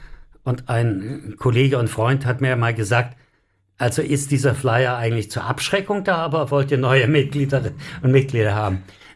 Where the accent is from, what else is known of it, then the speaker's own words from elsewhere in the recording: Southern Germany, Germany; Ich komme auch aus Süddeutschland